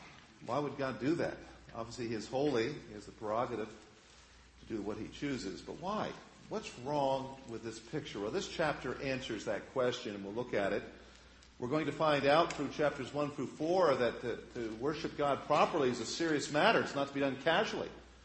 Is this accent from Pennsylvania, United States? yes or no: yes; Pennsylvania, United States; I know growing up in Pennsylvania, Dutch country in Pennsylvania